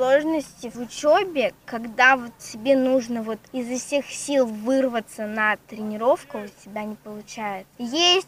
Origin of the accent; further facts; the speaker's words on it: Yekaterinburg, Sverdlovsk Oblast, Russia; now in Yurginskoye, Russia; Приехала я из города Екатеринбург.